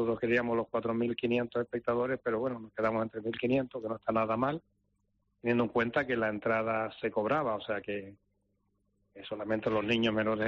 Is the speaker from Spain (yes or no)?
yes; Canary Islands, Spain; vinieron 20 amigos míos de Tenerife de la infancia, porque yo me crié de pequeño en Tenerife